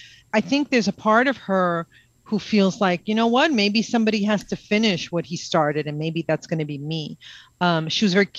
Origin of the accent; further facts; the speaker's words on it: New York, United States; And I, you know, I'm a New Yorker, I'm pushy, I'm rude.